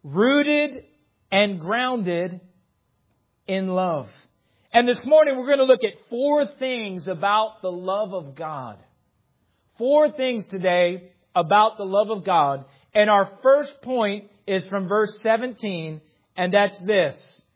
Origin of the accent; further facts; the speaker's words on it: New Jersey, United States; And I'm a Yankee from New Jersey, down here with the West Virginia, respectfully, hillbillies.